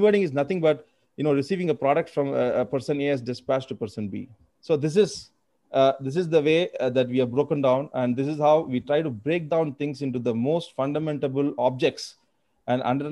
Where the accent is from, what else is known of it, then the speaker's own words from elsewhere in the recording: Madurai, Tamil Nadu, India; Madurai, my hometown, was a very large coconut producing zone.